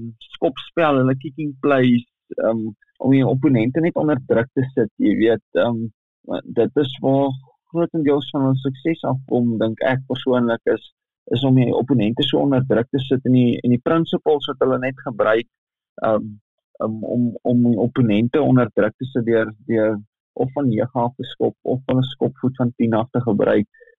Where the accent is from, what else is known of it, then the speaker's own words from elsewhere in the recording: Bloemfontein, Free State, South Africa; ek kom daar van Bloemfonteins wereld af, ek was in Grey College gewees daar.